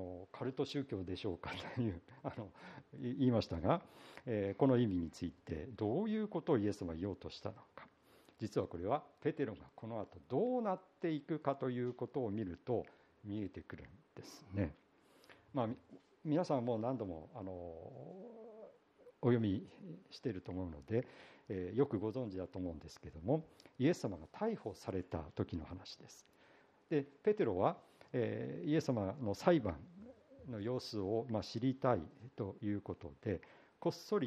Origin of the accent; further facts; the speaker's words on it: Iwate, Japan; accent: Zuzu-ben; 私岩手の出身ですから、ズーズー弁というもので昔は喋っておりまして、都会の、まあ、東京弁ですね、東京の言葉と、岩手ので普段喋っている言葉のあまりの違いで私コンプレックス持ってましたが